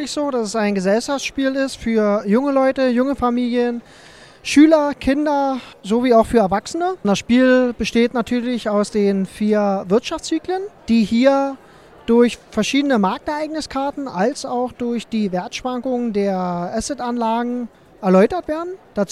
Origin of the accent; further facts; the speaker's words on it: Cottbus, Brandenburg, Germany; ich komme aus Cottbus, bin 32 Jahre alt